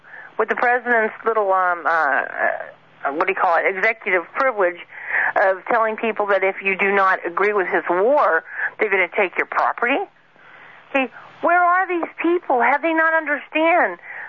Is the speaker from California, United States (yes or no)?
yes; California, United States; because I grew up partly in California, so I was living in California.